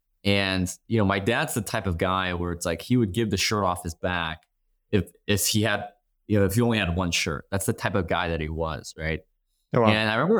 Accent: Chicago, Illinois, United States; Chicago, right? Like that's where I'm from. That's where I still am. That's, I consider that my hometown.

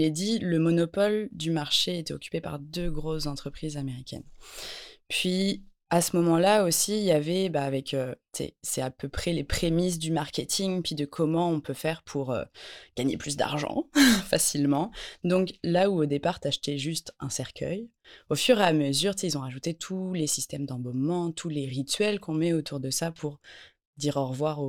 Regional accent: France; now in Canada; au Québec, je suis française, ça s'entend pas du tout

